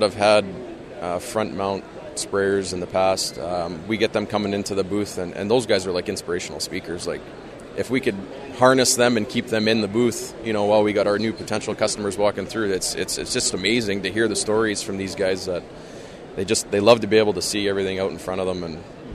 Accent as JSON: {"language": "English", "region": "Western Canada", "country": "Canada", "said": "I'm from Western Canada, and we do a lot of wheat and canola and you know, shorter crops."}